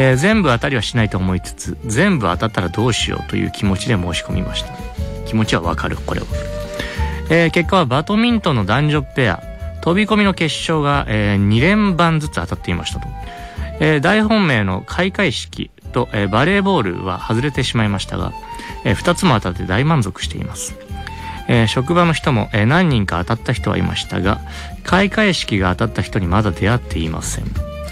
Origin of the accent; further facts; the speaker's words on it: Ebina, Kanagawa, Japan; 今週はですね、私の地元の海老名厚木